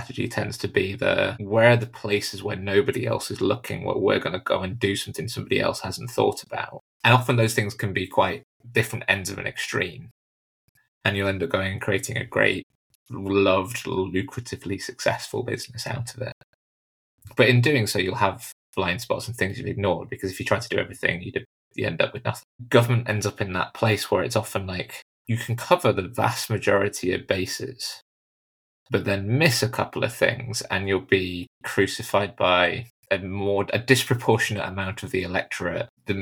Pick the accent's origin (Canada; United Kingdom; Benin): Canada; He's saying that he's seen that I was from Canada